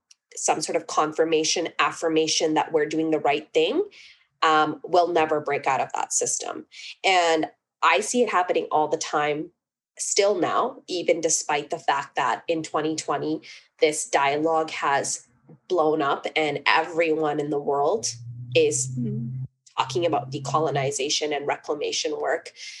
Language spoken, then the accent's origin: English; Canada; bridging like my Punjabi Sikh roots to being born and brought up in Canada